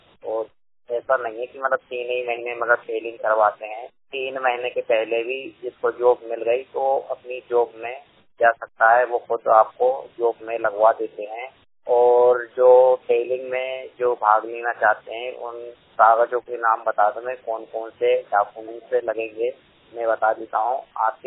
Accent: Bhopal, Madhya Pradesh, India; मैं भोपाल जिले का निवासी हूँ।

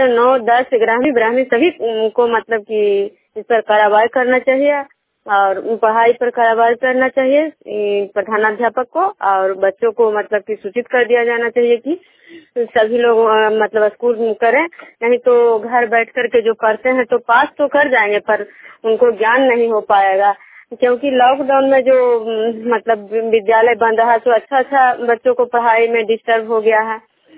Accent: Bishnupur, Bihar, India

